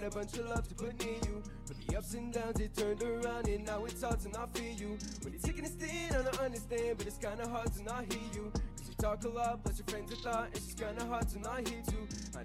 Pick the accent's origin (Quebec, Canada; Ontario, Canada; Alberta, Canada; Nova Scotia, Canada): Quebec, Canada; Montreal; I'm from Montreal.